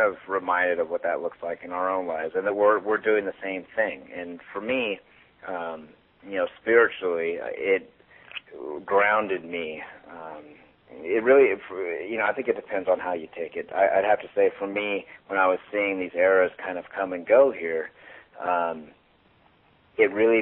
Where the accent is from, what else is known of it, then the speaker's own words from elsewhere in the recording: San Diego, California, United States; there's quite an array of musicians from my hometown here in San Diego involved